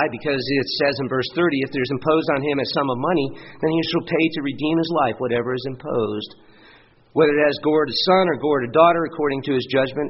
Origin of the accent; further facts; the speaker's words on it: New England, United States; I knew in Massachusetts, and this is the way I was brought up in New England, you don't let dogs chase deer.